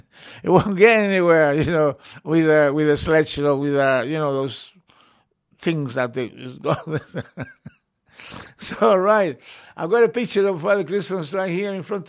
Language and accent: English; Chile; Where are you from? From Chile? Oh, is it Chile in Chile? No, it's not Chile in Chile, man. It's warm.